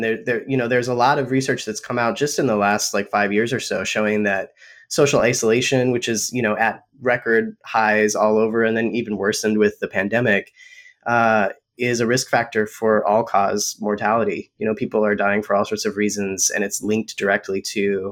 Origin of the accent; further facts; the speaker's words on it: Utah, United States; And I am originally from Utah. And so Utah is, you know, a state with a monoculture as far as like religion and government with Mormons.